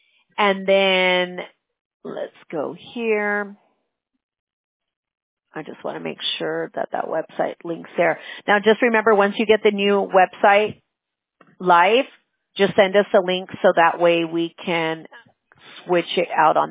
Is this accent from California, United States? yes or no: yes; Fullerton, California, United States; Yeah, I grew up in Fullerton, Buena Park area. If you're familiar with the south part of Orange County, I'm like, I grew up really close to Disneyland and Knott's Berry Farm.